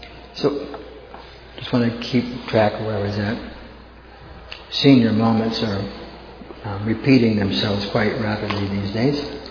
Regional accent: North Dakota, United States; If someone from North Dakota, I'm from North Dakota. Probably never heard of it. Like way out there, far, far away.

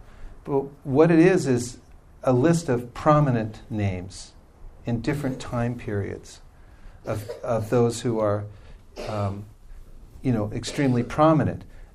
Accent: Lafayette, California, United States; also born or lived in Czechoslovakia; I'm from Czechoslovakia. I'm from Lafayette, California. I went to Del Valle High School.

